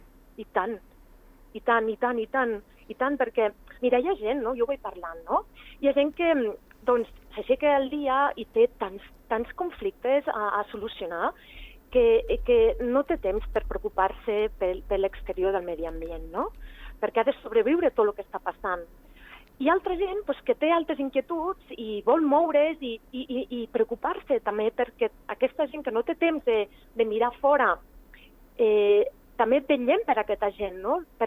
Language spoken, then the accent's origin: Catalan; La Massana, Andorra; jo de petita vaig néixer a la Massana, davant del Prat del Colat, i el meu pati era el riu.